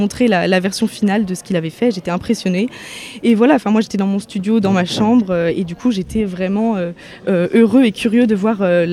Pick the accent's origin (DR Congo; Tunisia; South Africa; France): South Africa; Cape Town, Western Cape; French is a second language; Donc moi j'ai grandi à Cape Town et donc c'était super, mais à la fois c'était quand même très violent